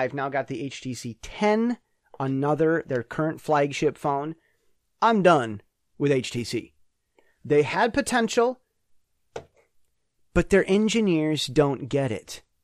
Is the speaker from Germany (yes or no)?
no; United States; now in Taiwan; See, as an American who's lived in Taiwan for 10 years, I have something to say about this.